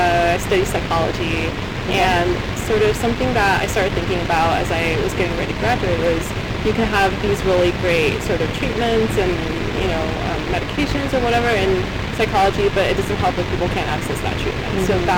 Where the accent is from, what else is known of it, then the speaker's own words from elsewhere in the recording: California, United States; Not from Minnesota. I'm from California.